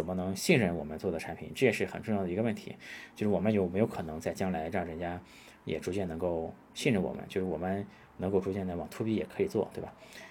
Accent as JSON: {"language": "Chinese", "country": "China"}